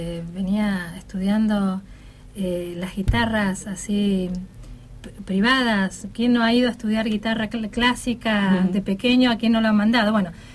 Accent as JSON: {"language": "Spanish", "town": "Hurlingham", "region": "Buenos Aires Province", "country": "Argentina", "tie": "born there", "lives_now": "Buenos Aires, Argentina", "said": "soy de acá, ¿no? Igual nací en Hurlingham, que es el oeste, pero de jovencita me vine acá a estudiar, un par de carreras y nada. Me instalé acá en Buenos Aires"}